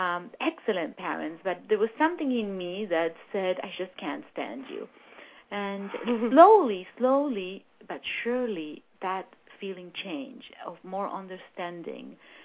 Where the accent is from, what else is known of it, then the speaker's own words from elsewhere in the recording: Argentina; I grew up in Argentina, that is a meat-eating country